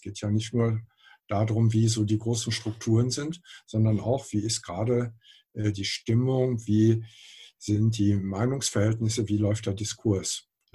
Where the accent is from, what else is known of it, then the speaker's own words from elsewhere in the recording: North Rhine-Westphalia, Germany; ich komme aus dem Ruhrgebiet, da gibt es ganz viele unterschiedliche Städte und Städtchen